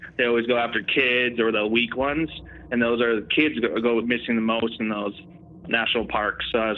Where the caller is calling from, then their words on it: Utah, United States; And I'm calling from Central Utah.